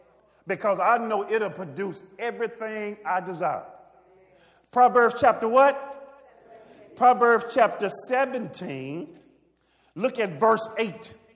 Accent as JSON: {"language": "English", "region": "the South", "country": "United States", "said": "See, I'm from the South."}